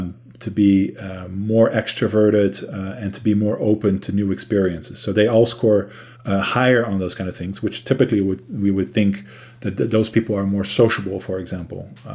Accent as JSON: {"language": "English", "country": "Netherlands", "said": "Maybe it's also the case that I am from the Netherlands and that it's kind of a gloomy country"}